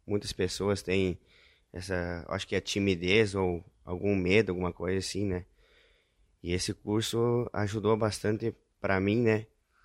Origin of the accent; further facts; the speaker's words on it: Alto Alegre, Brazil; Venho da cidade de Alto Alegre. tenho 29 anos, né?